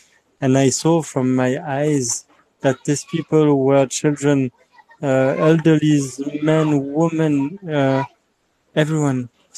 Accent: Paris, Île-de-France, France; I'm from Paris.

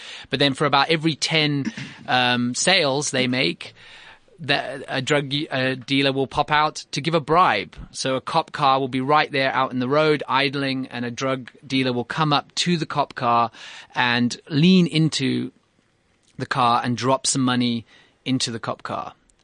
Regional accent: Cape Town, Western Cape, South Africa; also born or lived in North England; I grew up in Cape Town, but my parents and I was born in North England.

